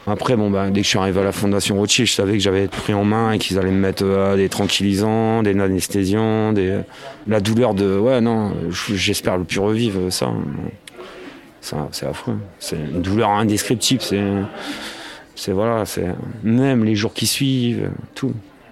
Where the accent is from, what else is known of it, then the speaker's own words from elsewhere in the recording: Hauts-de-France, France; je suis un petit picard comme vous le voyez, j'ai 37 ans.